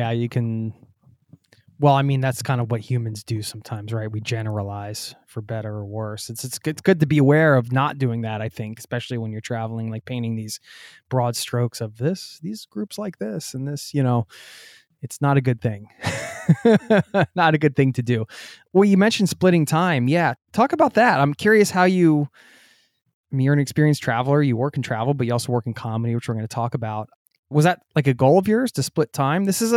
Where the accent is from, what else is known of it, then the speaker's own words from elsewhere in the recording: United States; I'm American. I mean, we got plenty of apologies to make too.